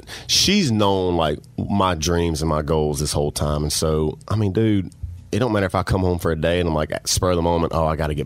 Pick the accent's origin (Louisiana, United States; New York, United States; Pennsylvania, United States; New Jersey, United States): Louisiana, United States; Bastrop; If you're going to go to Bastrop, Louisiana, the town that I grew up in.